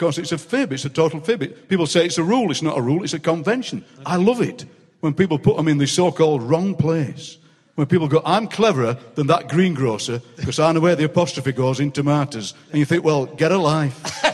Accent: South East England, United Kingdom; I'm actually from Surrey and living there all the time.

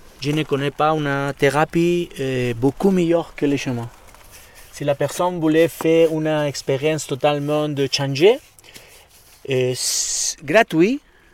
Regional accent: Barcelona, Catalonia, Spain; born there; French is a second language; Si, je suis espagnol, je suis né en Barcelone.

